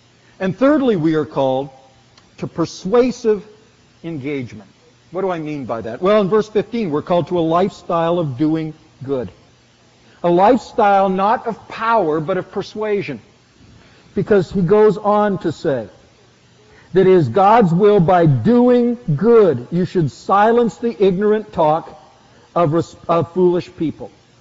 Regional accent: Canada; So my citizenship as an American, or in my case as a Canadian, needs always to be under that recognition

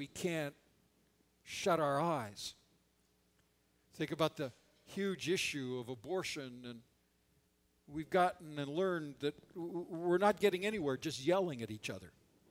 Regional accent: Canada; because I came from Canada, our political thing was very different.

